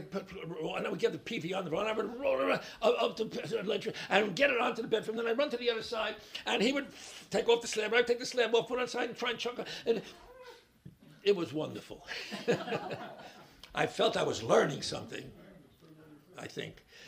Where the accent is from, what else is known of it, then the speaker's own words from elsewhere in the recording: Brooklyn, New York, United States; I'm from Brooklyn, New York. Friggin' is not a word you use in Brooklyn, New York if you don't want to get beaten up.